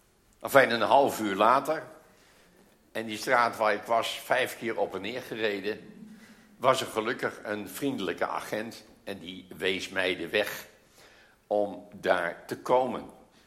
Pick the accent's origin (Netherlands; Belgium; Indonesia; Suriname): Netherlands; Friesland; Dus ik moest via, je zou bijna zeggen, bij Lekkum om, zouden wij in Friesland zeggen.